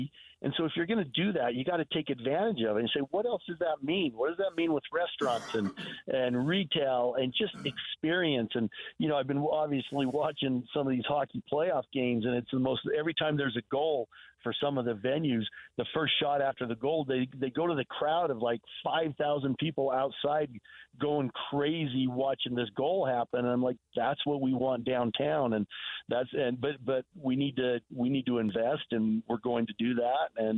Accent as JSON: {"language": "English", "town": "Salt Lake City", "region": "Utah", "country": "United States", "tie": "born or raised there", "said": "I was born in Salt Lake. I still live in, and when I say Salt Lake, I mean actual Salt Lake City. And I still live in Salt Lake City"}